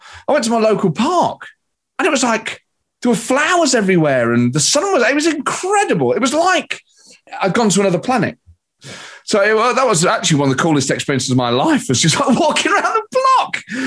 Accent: Nottingham, East Midlands, United Kingdom; So our family holidays were on the east coast of England, as a lot of Nottingham people and people in the East Midlands.

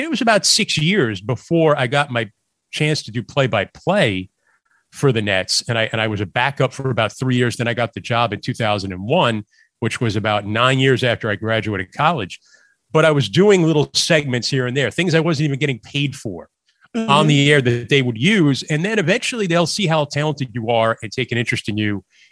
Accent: Yonkers, New York, United States; also born or lived in Bronx; growing up, I grew up in Yonkers, New York. And my dad was from the Bronx, and I was born in the Bronx, and New York City was such a huge part of my life.

